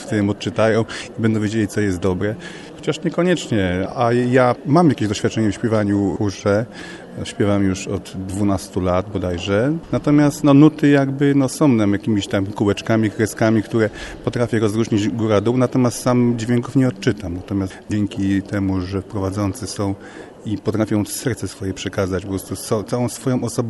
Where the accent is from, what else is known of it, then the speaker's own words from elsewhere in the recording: Skierniewice, Łódź Voivodeship, Poland; jestem uczestnikiem warsztatów Kaliskich II. Przyjechałem ze Skierniewic. Podobnego typu warsztaty organizujemy też i u siebie w naszym mieście.